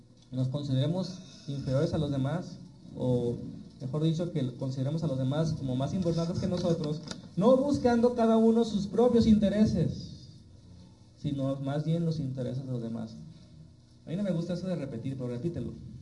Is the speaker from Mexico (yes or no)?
yes; Mexico; Porque somos mexicanos y somos flojos.